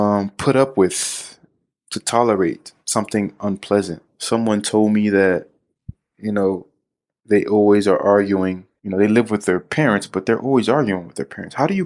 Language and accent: English; Florida, United States; Well, actually, I'm from Florida.